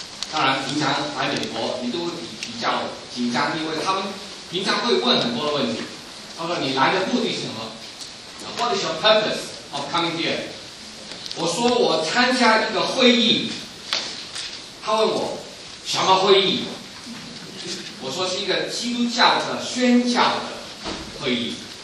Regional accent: Hong Kong; born there; 我出生在香港，香港人在回归之前这个身份都有危机的

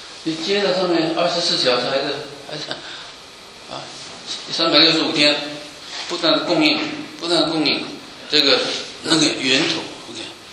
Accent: China; 那我们中国人很好，我们喜欢读书

